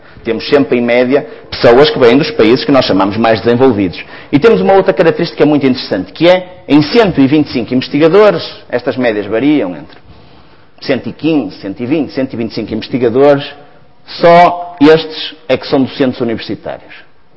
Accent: Porto, Portugal; Embora seja do Porto, nasci no Porto e moro no Porto

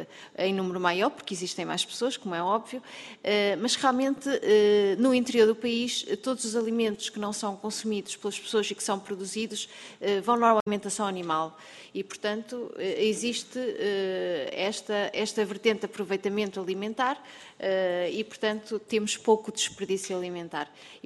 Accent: Bragança, Portugal; Eu sou transmontana, sou do Distrito de Bragança

